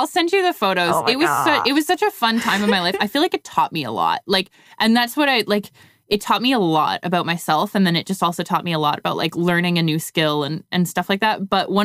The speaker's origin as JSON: {"language": "English", "country": "Canada", "lives_now": "United States", "said": "Oh, I mean, I'm Canadian. I just figure people assume."}